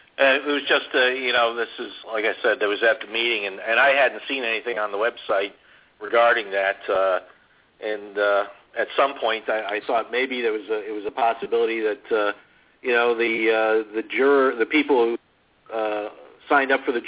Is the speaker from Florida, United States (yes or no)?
yes; Sarasota, Florida, United States; I'm from Sarasota.